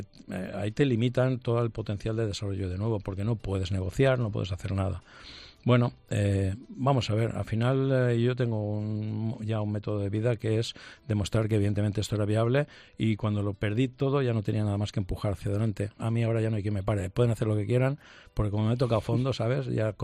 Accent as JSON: {"language": "Spanish", "region": "Valencian Community", "country": "Spain", "said": "Yo soy valenciano"}